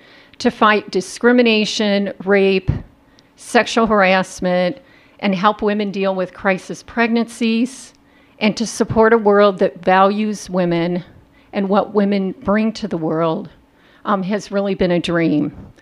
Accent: Midwest, United States; also born or lived in Springfield, Illinois; now in St. Cloud, United States; For context, I am from the Midwest. A lot of people say, were you from St. Cloud? And the answer is no. I moved here from Springfield, Illinois, at the ripe age of 31.

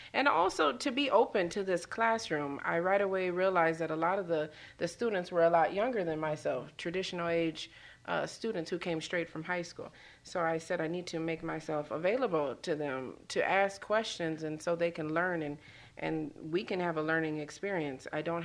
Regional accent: Minneapolis, Minnesota, United States; now in St. Cloud, United States; I grew up in the Twin Cities, which isn't the most diverse place in the world, but where I lived, it was. Right in the inner city, South Minneapolis.

